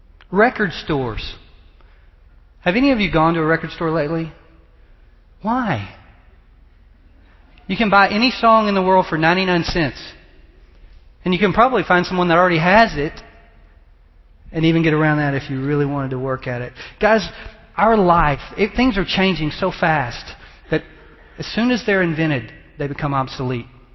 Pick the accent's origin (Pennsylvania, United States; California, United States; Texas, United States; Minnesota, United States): Texas, United States; I had a couple of friends as I was growing up in Texas that were in the movie business.